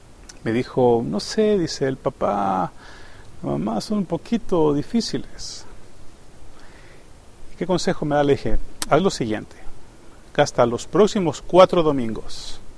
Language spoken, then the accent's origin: Spanish; Mexico; Yo soy mexicano y ninguna de las novias de mis hijos es mexicana.